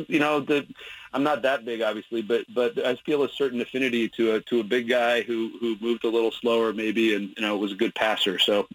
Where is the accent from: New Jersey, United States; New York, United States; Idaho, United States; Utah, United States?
Idaho, United States; I was raised in Idaho